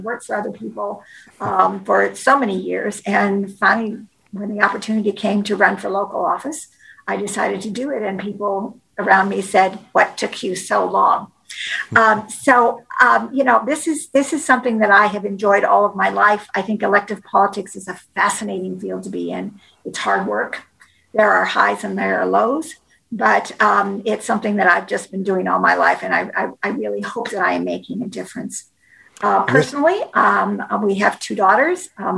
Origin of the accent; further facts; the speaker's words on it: Oregon, United States; now in Washington, United States; I came to Washington because I knew that there were no opportunities for young women in politics in my home state of Oregon.